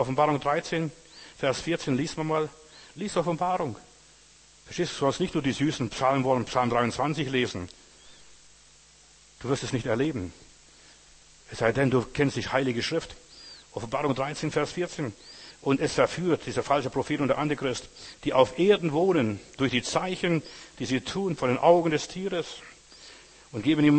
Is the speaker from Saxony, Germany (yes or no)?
no; Berlin, Germany; erzähle so als Berliner, was alles los ist